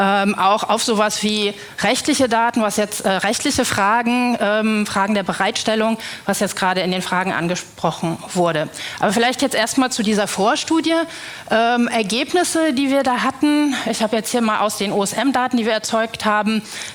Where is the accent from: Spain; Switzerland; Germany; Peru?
Germany; Dresden, Saxony; Ich komme auch aus Dresden wie der Vorredner, bin an der HTW Dresden